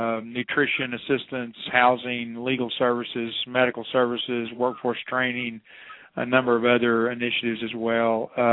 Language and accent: English; Dallas, Texas, United States; I grew up in the Dallas, Texas area, and actually was in parish ministry as a pastor for almost 25 years.